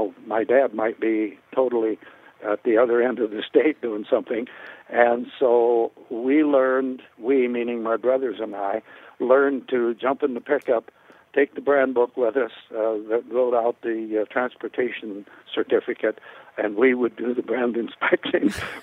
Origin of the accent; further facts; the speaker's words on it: Timber Lake, South Dakota, United States; I'm from Timber Lake originally, so he was at the Timber Lake Sale Barn, McLaughlin, Mobridge, Faith, all that whole area up in there.